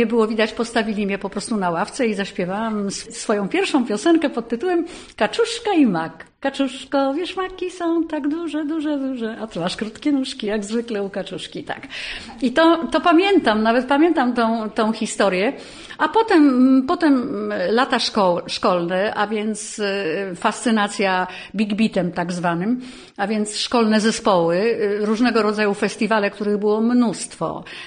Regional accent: Wałbrzych, Lower Silesian Voivodeship, Poland; born there; moved away; mój tata najął się tam do kopalni, a ja urodziłam się właśnie w Wałbrzychu. W związku z tym jestem Wałbrzyszanką z urodzenia.

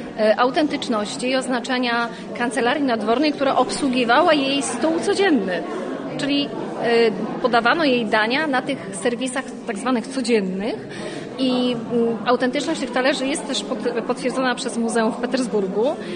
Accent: Wieluń, Łódź Voivodeship, Poland; moved away as an adult; Ja wyjechałam na studia, ale jesteśmy z Wielunia i się identyfikujemy z Wieluniem.

